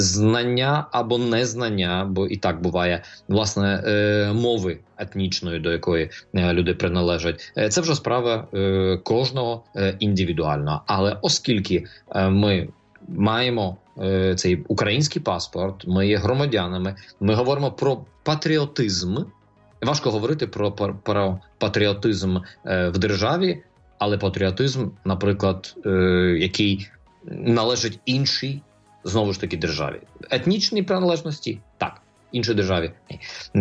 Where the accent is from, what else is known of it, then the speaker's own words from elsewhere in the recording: Odesa, Odesa Oblast, Ukraine; в моєму рідному місті в Одесі це є 133 національності